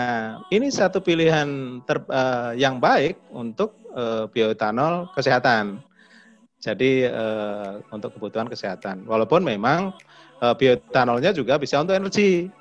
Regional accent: Gunungkidul, Special Region of Yogyakarta, Indonesia; namun juga di kampung saya di Gunung Kidul, Jogja, karena saya ingat dulu sorghum itu tumbuh baik

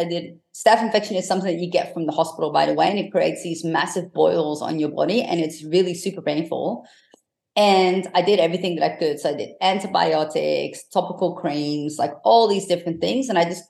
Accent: Amsterdam, North Holland, Netherlands; So yeah, I grew up in Amsterdam in the Netherlands, and I had a turbulent childhood

